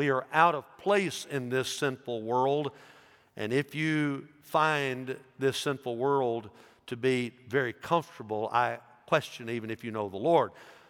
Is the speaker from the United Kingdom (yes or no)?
no; United States; Now, I say I love America. Okay, I am patriotic, but I want to say this to you. I am an American after I am a Christian, all right?